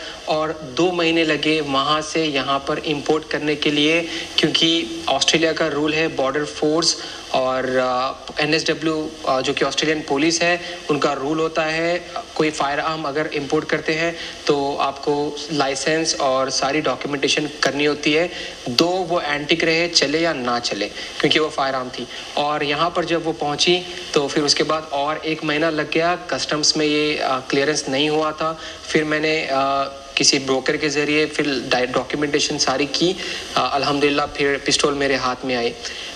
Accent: Hyderabad, Telangana, India; now in Australia; और मैं ऑस्ट्रेलिया में एक बिजनेसमैन हूं। बेसिकली मैं हैदराबाद से बिलोंग करता हूं

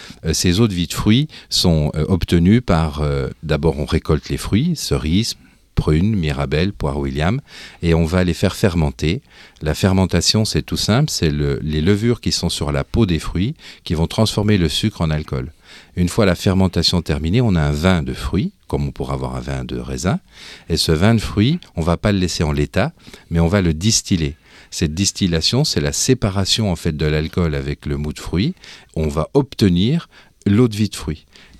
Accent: Grand Est, France; Je viens d'Alsace, tout droit depuis ce fabuleux pays français.

